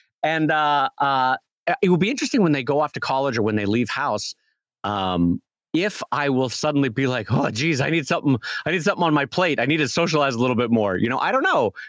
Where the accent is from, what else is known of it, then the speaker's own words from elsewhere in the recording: United States; And as an American, I was always like, what's the worst that could happen?